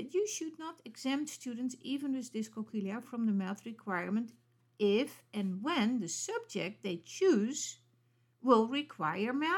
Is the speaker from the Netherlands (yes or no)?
yes; Netherlands; English is a second language; it comes from my home country.